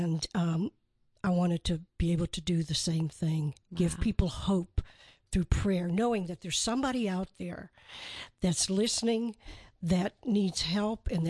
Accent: Michigan, United States; I'm from Michigan, yeah.

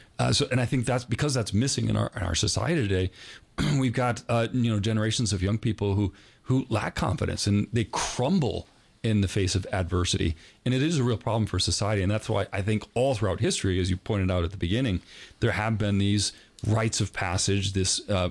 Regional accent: Iowa, United States; You're not bringing this up just because I'm from Iowa, are you?

